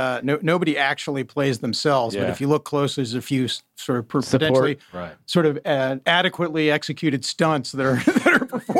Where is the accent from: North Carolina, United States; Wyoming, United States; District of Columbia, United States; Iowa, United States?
District of Columbia, United States; Washington; So I grew up in Washington, D.C., so nation's capital, went to high school with a lot of politicians' kids and current politicians